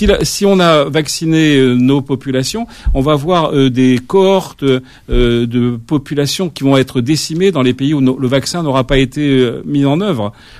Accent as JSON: {"language": "French", "town": "Oran", "region": "Oran Province", "country": "Algeria", "tie": "born or raised there", "said": "Je suis algérien, et je partage cette idée"}